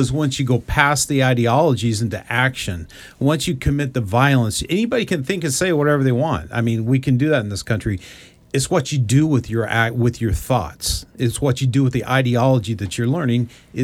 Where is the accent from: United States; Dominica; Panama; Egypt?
United States; Phoenix, Arizona; I grew up in Phoenix. I never knew there was white supremacy.